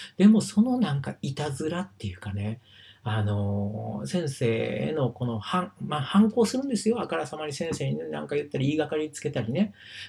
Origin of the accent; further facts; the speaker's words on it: Higashiosaka, Osaka, Japan; 私生まれ育ち、まあ、社会人の前っていうのはですね、まあ、大阪、で生まれ育ちました、東大阪。で、悪い町なんですよね、東大阪。結構やっぱヤクザ多い、町工場ですけれどもね。多いんですよ。